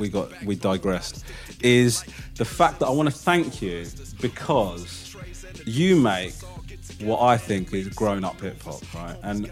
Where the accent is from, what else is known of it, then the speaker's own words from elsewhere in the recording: United Kingdom; I don't know if it's because I'm British and also I've got a sort of a fairly non-expressive face